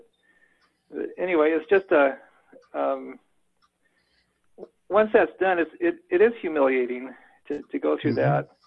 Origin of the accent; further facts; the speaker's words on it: United States; I'm from Washington.